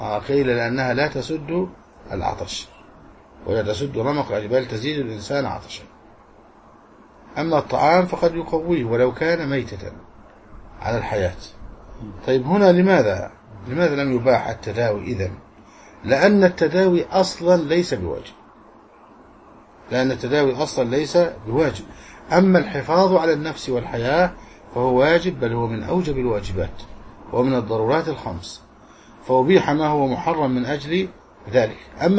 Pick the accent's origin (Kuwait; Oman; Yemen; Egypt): Egypt